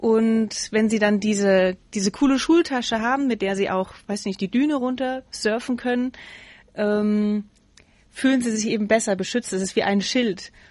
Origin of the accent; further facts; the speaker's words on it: Darmstadt, Hesse, Germany; Also ich komme schon mal aus Darmstadt.